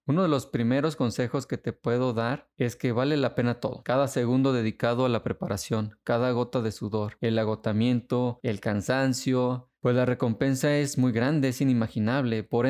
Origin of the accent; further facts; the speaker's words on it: San Luis Potosí, Mexico; moved away as an adult; now in Monterrey, Mexico; me tuve que mudar de residencia de mi ciudad natal, que es San Luis Potosí, a Monterrey